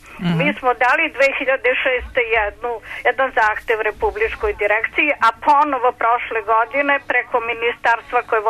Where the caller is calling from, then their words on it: Belgrade, Serbia; Ja sam iz Beograda